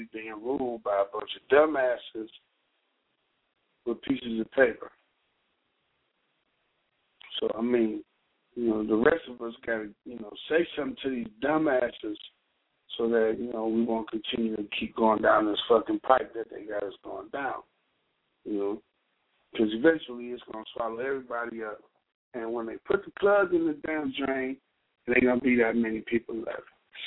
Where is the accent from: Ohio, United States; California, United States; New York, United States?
Ohio, United States; Cleveland; I'm from Cleveland, Ohio.